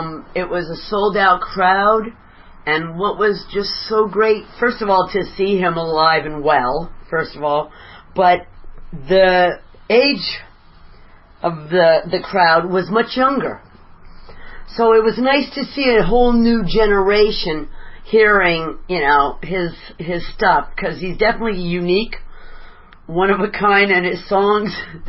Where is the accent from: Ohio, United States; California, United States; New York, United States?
California, United States; San Pedro; now in Northern California, United States; It's, I love my hometown, San Pedro. I never thought I'd be a Northern California person